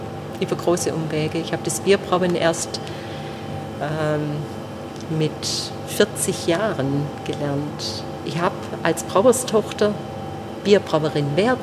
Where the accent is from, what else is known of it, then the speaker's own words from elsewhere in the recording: Baden-Württemberg, Germany; Ich komme von der Schwäbischen Alb tatsächlich und habe aber in Stuttgart, also gar nicht weit von meinem Heimatort, studiert, an der Technischen Hochschule.